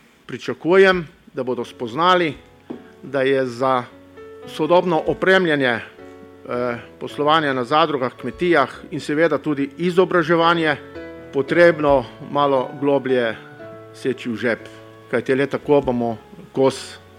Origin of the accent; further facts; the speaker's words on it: Gorizia, Slovenia; Jaz prihajam iz Tolminske, tam so še vedno žive visokohorske mlečne planine.